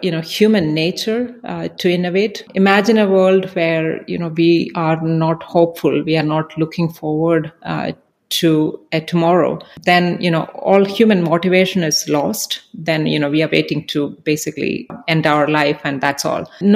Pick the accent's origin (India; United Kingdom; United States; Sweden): India; I grew up in India.